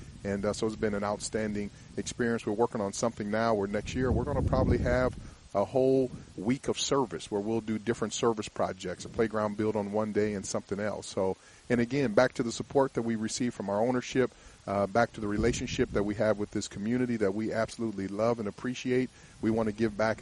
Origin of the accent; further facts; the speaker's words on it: Arizona, United States; I just look back to when I grew up in Arizona.